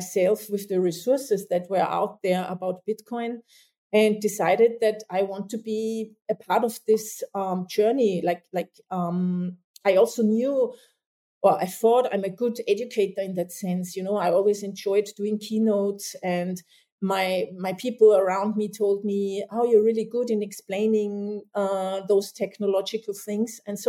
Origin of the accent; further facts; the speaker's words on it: Austria; English is a second language; I say we now in Europe. I'm from Austria.